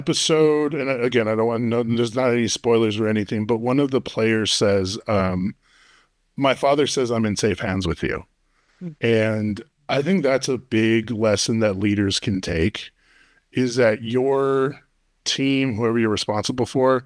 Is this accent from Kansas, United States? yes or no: no; El Paso, Texas, United States; we're from El Paso and we have, like, I know a lot of folks get menudo on Sunday morning.